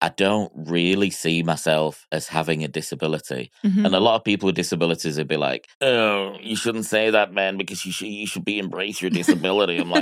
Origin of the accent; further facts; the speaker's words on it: Miami, Florida, United States; born there; I was born in Miami in 1982.